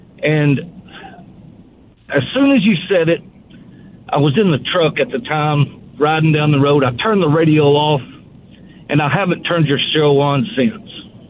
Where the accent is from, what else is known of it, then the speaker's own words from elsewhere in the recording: Birmingham, Alabama, United States; I grew up in Birmingham, so I've listened and read a lot of what you've published